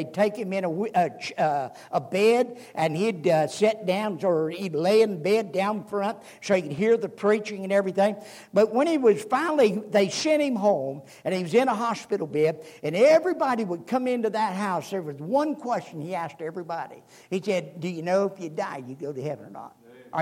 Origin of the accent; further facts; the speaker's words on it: Springfield, Ohio, United States; I was born and raised down in the southern part of Ohio, down around Greene and Clark County. I was born in Greene County in Yell Springs, and I grew up in Clark County, up close to Springfield.